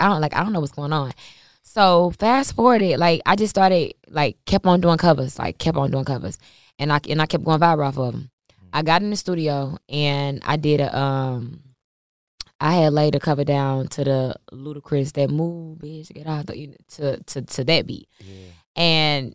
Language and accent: English; St. Louis, Missouri, United States; I'm from the Lou.